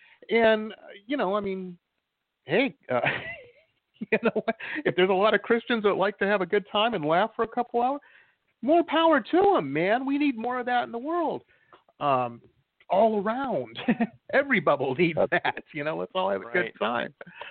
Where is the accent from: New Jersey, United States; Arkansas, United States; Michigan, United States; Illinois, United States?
Michigan, United States; Detroit; I liked it because I grew up in Detroit, so I'm kind of like, they always make these Detroit references in it